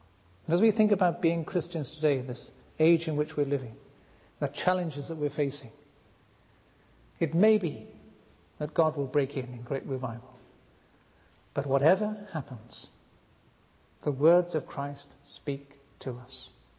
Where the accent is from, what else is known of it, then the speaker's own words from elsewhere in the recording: Wales, United Kingdom; I come from Wales, and every time we say 1858-59, there's an automatic thing that comes to mind: revival.